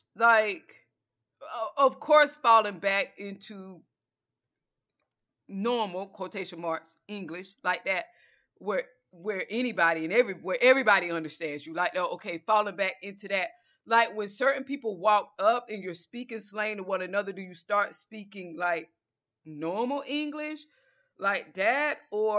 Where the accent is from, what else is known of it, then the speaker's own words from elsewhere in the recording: the South, United States; When we're talking to our parents and we're from the South, we speak a dialect and they're speaking a dialect to them.